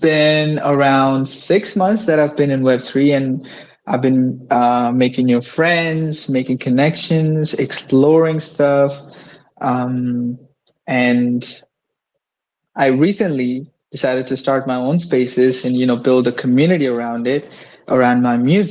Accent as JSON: {"language": "English", "country": "India", "said": "from India. I'm a music artist."}